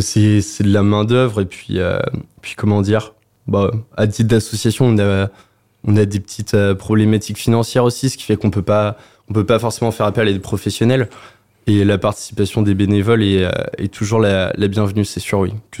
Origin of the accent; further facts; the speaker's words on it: Nantes, Pays de la Loire, France; also born or lived in Brest / Rennes / Ireland; je suis de Nantes. Je suis de Nantes et après j'ai fait tout le réseau scolaire d'Iouan, donc primaire, collège à Nantes, ensuite lycée à Carré et ensuite Brest, Rennes, Irlande.